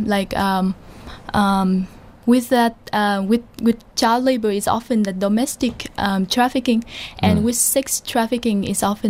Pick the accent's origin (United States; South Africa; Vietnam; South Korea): Vietnam; Hanoi; English is a second language; moved away as an adult; now in Dublin, Ireland; I'm from Hanoi, the capital of Vietnam.